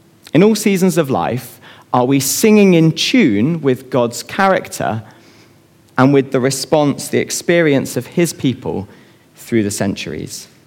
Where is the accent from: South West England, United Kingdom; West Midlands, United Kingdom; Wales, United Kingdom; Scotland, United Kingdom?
South West England, United Kingdom; Bristol; I grew up in Bristol, and I remember feeling really excited about the prospect of going to university